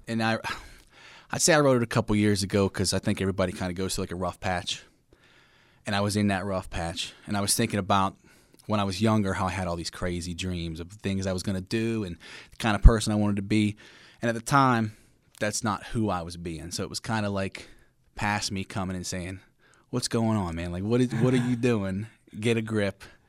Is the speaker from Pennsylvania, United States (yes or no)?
yes; Aliquippa, Pennsylvania, United States; I grew up about 20 minutes outside the city, Aliquippa, Pennsylvania.